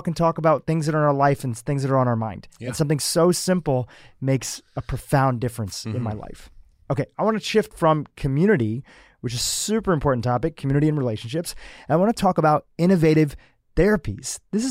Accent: East Coast, United States; now in Los Angeles, United States; Here in Los Angeles, when I first moved here, I didn't know anybody because I grew up on the East Coast.

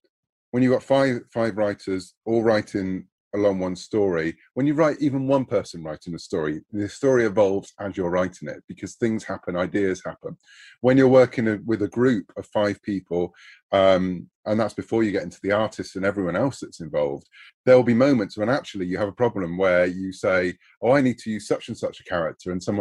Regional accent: United Kingdom; I'm a Brit. We grew up saying Han Solo and didn't realize until, you know, Lando came along that that wasn't right.

